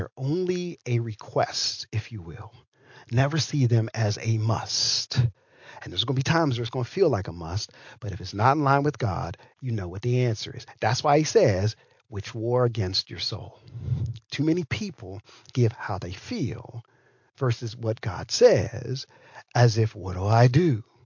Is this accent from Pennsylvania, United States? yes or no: yes; Pittsburgh, Pennsylvania, United States; also born or lived in Philadelphia; I remember when I came from Pittsburgh and I went to school in Philadelphia, they went, you Pittsburghians is what they used to call me. And we had a little bit of an accent compared to them.